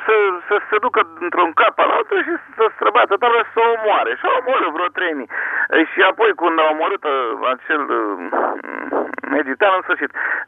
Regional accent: Bucharest, Romania; Eu sunt bucureștean

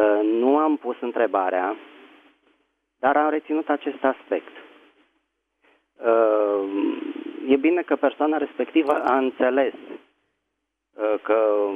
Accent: Bucharest, Romania; din București.

